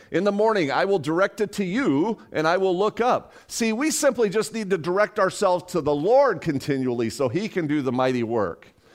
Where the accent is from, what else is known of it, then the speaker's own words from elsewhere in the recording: Las Vegas, Nevada, United States; I mean, I'm from Vegas, but I don't want to roll the dice on the meal or anything.